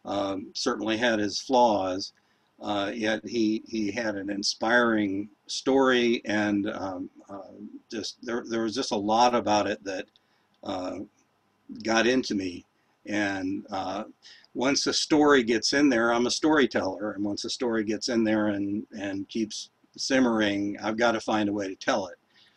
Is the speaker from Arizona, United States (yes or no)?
no; Raleigh, North Carolina, United States; No. I grew up in Raleigh, and growing up attended a blended church that included Quakers and Congregationalists and so on